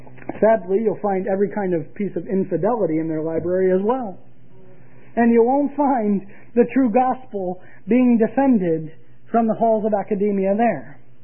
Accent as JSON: {"language": "English", "region": "Pennsylvania", "country": "United States", "tie": "born or raised there", "said": "And the scary thing is today that in my home state of Pennsylvania"}